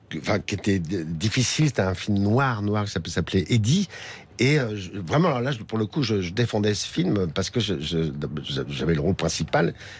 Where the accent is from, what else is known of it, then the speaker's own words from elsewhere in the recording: Paris, Île-de-France, France; Moi, je suis parisien, donc je peux vous dire qu'à Paris